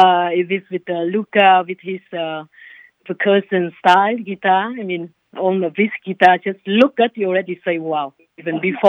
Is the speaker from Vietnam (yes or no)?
yes; Vietnam; now in Bahrain; Yeah, I'm originally from Vietnam, but actually I'm living now in Bahrain, you know, in Middle East.